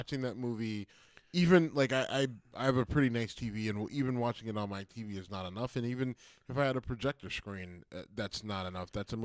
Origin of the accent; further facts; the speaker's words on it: Youngstown, Ohio, United States; I'm from Youngstown, Ohio. There's a large contingent of Notre Dame fans in Youngstown, Ohio.